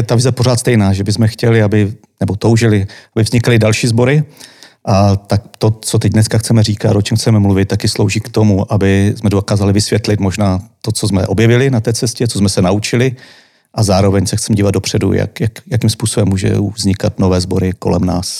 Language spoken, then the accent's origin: Czech; Vsetín, Zlín Region, Czechia; a som ze Vsetína a spolu s dalšími sme začali pred 18 lety nový zbor